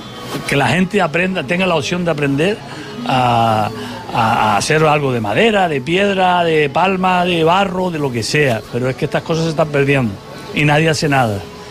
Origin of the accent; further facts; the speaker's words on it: Canary Islands, Spain; Nuestra identidad como canarios y majoreros y demás se está perdiendo por completo